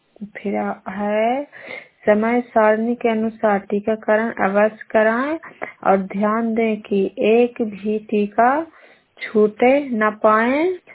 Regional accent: Bihar, India; मैं जागरण सेलेब से हूँ। नूरसराय ब्लॉक मेरा है और नालंदा जिला नालंदा के हूँ।

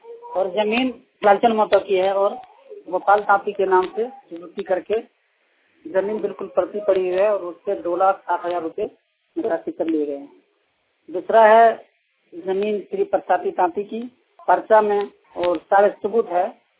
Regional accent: Chandi, Jharkhand, India; ग्राम चांदी, पंचायत चांदी, प्रखंड देवर, जिला देवघर, झारखंड का निवासी हूँ।

